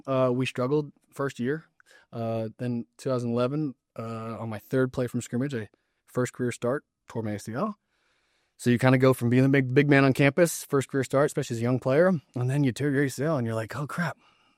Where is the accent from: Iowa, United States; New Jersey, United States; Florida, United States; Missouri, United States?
Florida, United States; I had 2 scholarship offers, FAU, because I'm from South Florida, and Western Kentucky